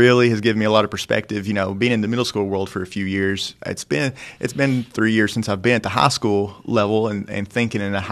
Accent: Jamestown, Tennessee, United States; I'm from Jamestown, Tennessee. So I grew up in a small community called Allert.

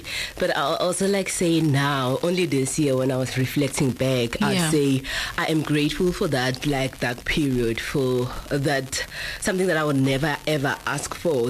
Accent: Mpumalanga, South Africa; So it feels so good to know that people now, they are familiarizing themselves with us as winners, as people from Mpumalanga.

